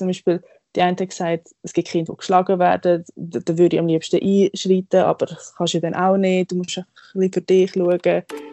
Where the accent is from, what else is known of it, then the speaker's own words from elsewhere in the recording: Switzerland; bei uns in der Schweiz